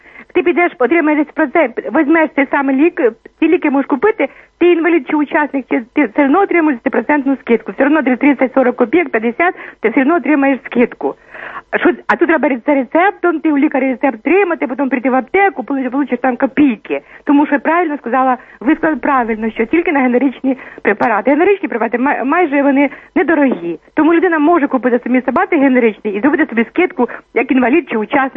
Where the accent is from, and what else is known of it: Kyiv, Ukraine